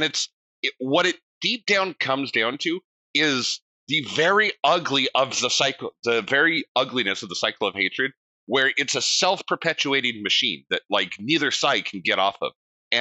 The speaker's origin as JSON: {"language": "English", "region": "California", "country": "United States", "said": "when I told him I was from California."}